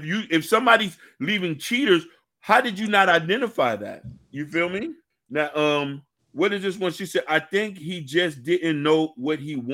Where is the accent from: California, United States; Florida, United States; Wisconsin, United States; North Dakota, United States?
Florida, United States; Miami; Now, for me, I grew up in Miami, so we wanted the girls with the long weave, fat asses, and you know what I mean?